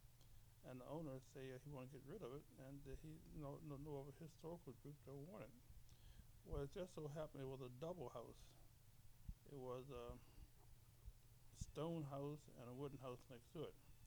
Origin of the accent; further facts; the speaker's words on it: Charles Town, West Virginia, United States; I was born in October 1935, born in Charlestown, West Virginia, and I have been living here all my life, 84 years.